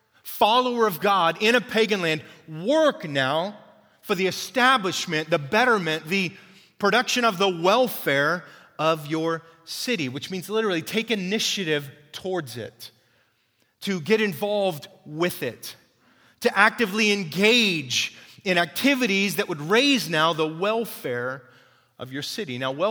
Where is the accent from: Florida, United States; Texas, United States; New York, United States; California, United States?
California, United States; Fresno; But they go, hey man, where are you from? I go, I'm from Fresno. Fresno, at least it's not Bakersfield, right?